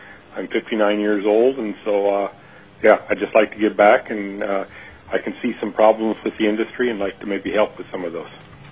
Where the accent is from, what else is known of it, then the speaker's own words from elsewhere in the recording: Palmer, Alaska, United States; from Palmer, Alaska. And actually, I was born here in Palmer, Alaska, and I've lived my whole life between Palmer and Sheep Mountain, which is 60 miles north of Palmer.